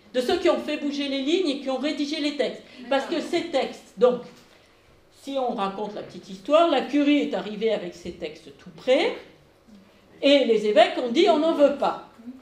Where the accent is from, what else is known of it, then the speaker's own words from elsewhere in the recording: France; j'étais obligée d'écrire au début de ma thèse que j'avais écrit en français de France, parce que c'était ma langue maternelle